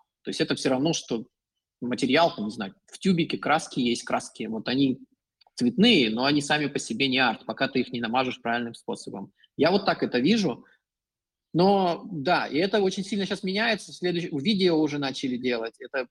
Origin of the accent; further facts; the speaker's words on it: Russia; also born or lived in New Zealand; now in Poland; Мы жили, то есть я жил в России, там я родился и вырос. И потом я учился в Новосибирске и уехал в Китай на какой-то, на год почти.